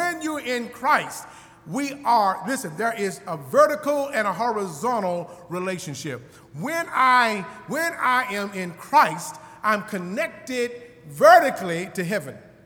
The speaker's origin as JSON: {"language": "English", "town": "Lawrenceburg", "region": "Tennessee", "country": "United States", "tie": "born or raised there", "said": "I remember growing up in Lawrenceburg, Tennessee"}